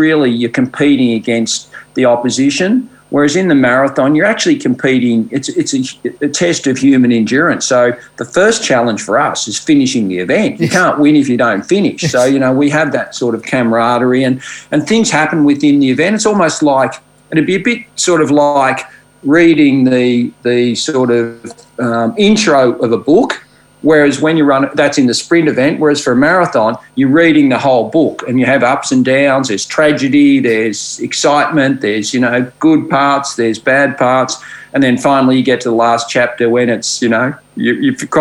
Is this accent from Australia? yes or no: yes; Ballarat, Victoria, Australia; I'm born and bred in Ballarat here in Victoria, and it's pretty chilly, as you could imagine.